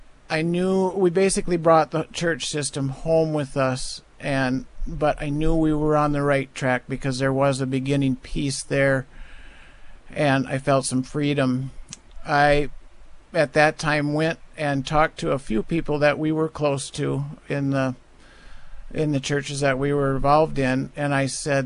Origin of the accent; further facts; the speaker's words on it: Wisconsin, United States; I'm from Wisconsin, and say hi to my family back at home.